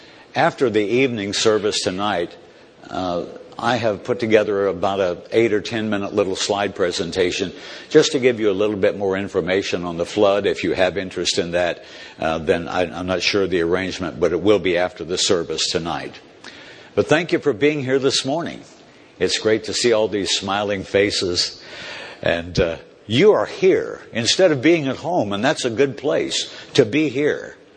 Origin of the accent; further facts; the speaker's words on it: Indianapolis, Indiana, United States; I was born in Indianapolis in the shade of the Indianapolis Motor Speedway and I was raised on race car fumes my whole life.